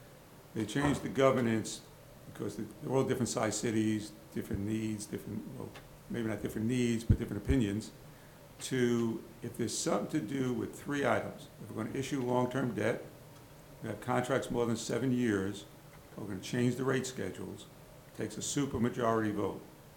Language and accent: English; Brooklyn, New York, United States; I'm from Brooklyn, so I might, you know, we don't change things that quickly.